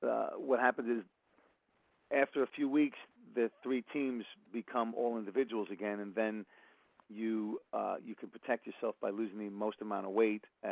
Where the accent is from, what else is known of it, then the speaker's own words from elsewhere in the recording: Brooklyn, New York, United States; accent: Brooklyn; It was in New York, so I didn't mind being New York-y with my Brooklyn accent